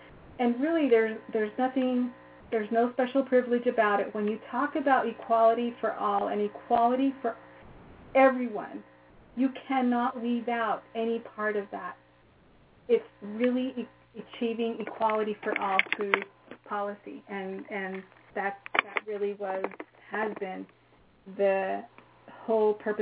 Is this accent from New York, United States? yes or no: no; Fort Defiance, Arizona, United States; From the beginning, when I was raised in Fort Defiance, Arizona, there's one significant person in particular who really supported my whole being